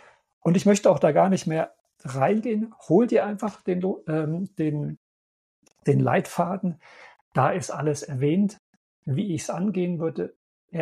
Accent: Germany; now in Kreuzlingen, Switzerland; denn ich bin aus Deutschland ausgewandert. Ich fühle mich nicht als Schweizer, sondern ja irgendwo sowas dazwischen.

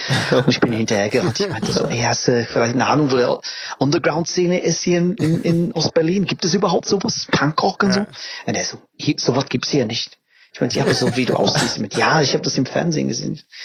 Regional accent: England, United Kingdom; German is a second language; nein, ich komme aus England.

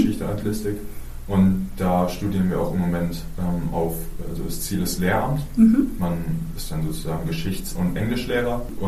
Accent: Oldenburg, Lower Saxony, Germany; ich komme gebürtig aus Oldenburg und wohne auch seitdem mit meinen Eltern hier im Stadtteil Kusenbusch. Und ich bin auch hier zur Schule gegangen

